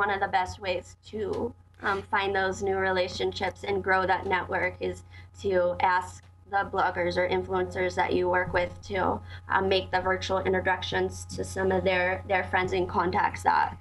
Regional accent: Delaware, United States; I'm from Delaware, but I've been in Colorado for like 12 years, so. Okay. I think some of my vowels are still a little bit Delawarean.

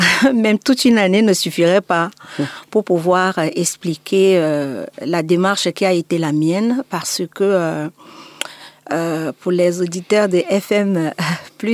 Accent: Cameroon; Je suis camerounaise, comme il a déjà été souligné.

